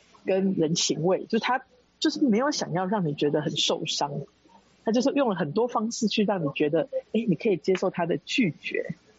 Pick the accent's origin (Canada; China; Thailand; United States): Canada; 那我觉得这点是从跟我小时候在加拿大长大不一样